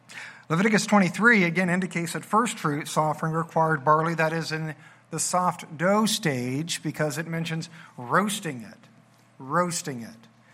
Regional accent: Missouri, United States; Now, after he shared this, I'm from Missouri. I got to be able to verify these things.

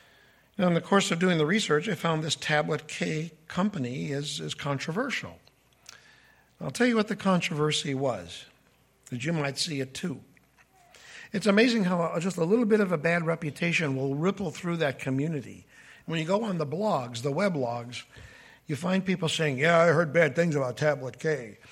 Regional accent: Chicago, Illinois, United States; I'm not saying this because I'm from Chicago, okay?

